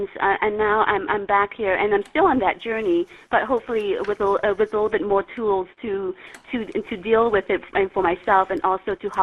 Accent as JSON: {"language": "English", "country": "Cambodia", "said": "and then all of a sudden, I'm snapped back into my home country, which was a war zone, and it was still a war zone in 1995."}